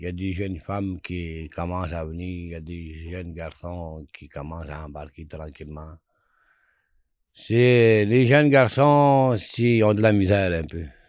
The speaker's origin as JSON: {"language": "French", "town": "Lac-Simon", "region": "Quebec", "country": "Canada", "said": "puis je suis originaire de Lac-Simon, puis Atikamekw."}